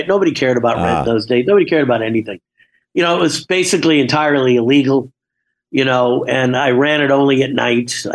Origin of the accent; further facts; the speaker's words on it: New York, United States; What I realized that as I grew up in New York, I went to school in Pennsylvania, I went to school in Illinois, hadn't been to California yet.